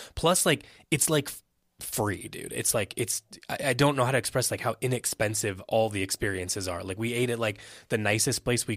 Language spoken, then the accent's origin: English; Indiana, United States; also born or lived in Chicago; I'm from Indiana. He's from Ohio. My business partner is from Chicago. I lived in Chicago for a long time too.